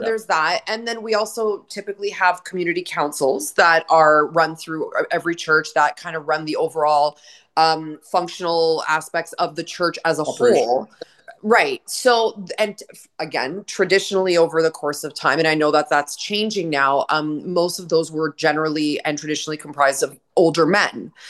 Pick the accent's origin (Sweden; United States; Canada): Canada; Etobicoke, Ontario; I grew up in the Greater Toronto Area, born and raised in Etobicoke. I've been going to Prophet Elias Church for 35 years, volunteered in various programs. I grew up in Etobicoke, went to school at York University.